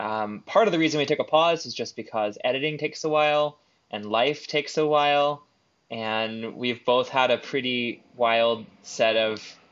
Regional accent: Texas, United States; growing up in Texas, like the high holy days were Easter, Thanksgiving, and Christmas.

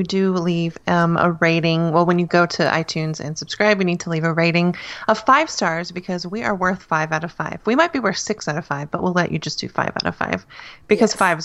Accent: Illinois, United States; And that's pretty plain. I mean, that's how my accent, that's where it came from. It's, I mean, people can't really tell, I guess, that I came from there because I don't really have a Northern or Southern accent.

